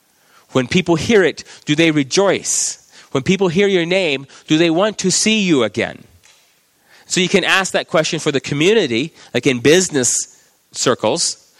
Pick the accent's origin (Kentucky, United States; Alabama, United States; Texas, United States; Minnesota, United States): Texas, United States; I knew a girl where I was growing up in Texas